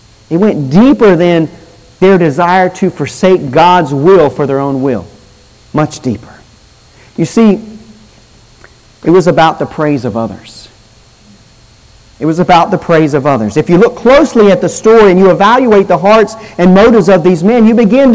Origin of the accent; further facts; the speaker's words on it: United States; They just knew we were foreigners and we're white. We're from America. We must be rich.